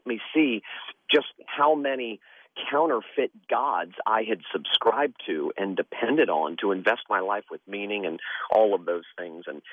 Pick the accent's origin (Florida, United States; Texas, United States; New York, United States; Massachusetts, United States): Florida, United States; And growing up in South Florida, drank deeply from the wells of this world.